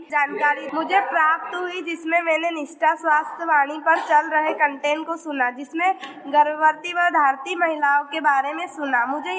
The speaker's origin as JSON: {"language": "Hindi", "town": "Pandhana", "region": "Madhya Pradesh", "country": "India", "said": "और मैं पंधाना से हूँ।"}